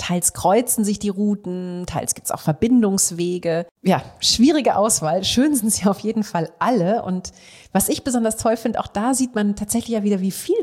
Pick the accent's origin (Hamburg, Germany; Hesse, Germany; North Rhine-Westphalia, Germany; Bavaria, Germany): Hamburg, Germany; als Hamburgerin